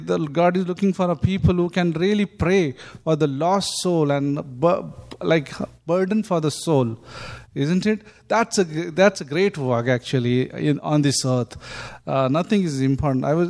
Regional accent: Mumbai, Maharashtra, India; also born or lived in Karnataka; now in Vasai, India; I was born here in Karnataka. But like, I'm in Mumbai, raised up in Mumbai. But now I'm in Vasai.

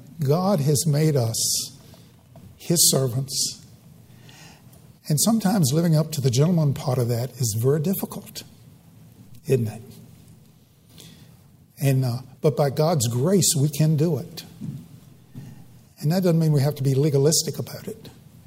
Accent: Culpeper, Virginia, United States; Compared to when I was growing up in Culpeper, and there were no really... evangelical churches, any that preach the Word of God.

